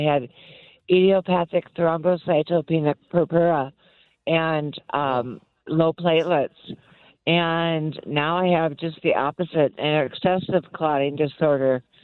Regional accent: Minnesota, United States; I'm from Minnesota originally, and lots of pipe organs there. But we had a little pipe organ in my home church, but here I play electronic organs.

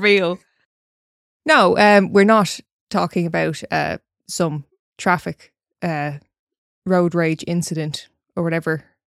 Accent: Ireland; Now, I'm from Ireland. I'm used to fucking the back roads and the fucking tight corners and the what have you.

